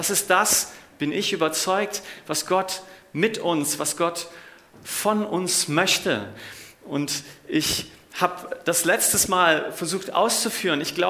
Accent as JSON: {"language": "German", "town": "Weinstadt", "region": "Baden-Württemberg", "country": "Germany", "tie": "born or raised there", "also_born_or_lived": "Unna", "said": "Und also ich bin geboren in Unna in Westfalen und ich habe gesagt, einmal Westfale, immer Westfale. Aber aufgewachsen bin ich im Stuttgarter Raum und der Ort, in dem ich aufgewachsen bin, hieß Weinstadt."}